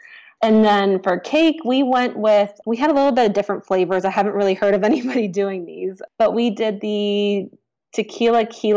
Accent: Florida, United States; But I grew up in Florida. I'm like, no, the heat will be fine.

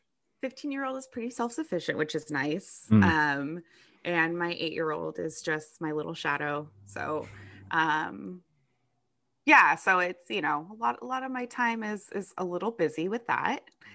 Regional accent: San Jose, California, United States; So I'm from San Jose, which is in the Bay Area.

